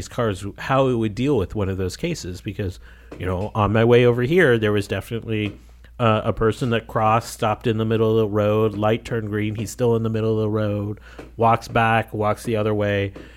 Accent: Pittsburgh, Pennsylvania, United States; And when I'm from Pittsburgh, and when I was back home last year, I saw a bunch, there as well.

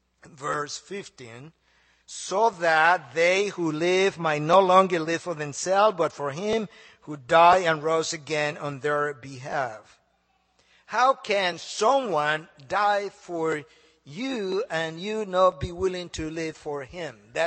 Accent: Dominican Republic; moved away as an adult; now in United States; My wife is an American. She's from Queens, New York, and I'm from the Dominican Republic. We met in Santo Domingo.

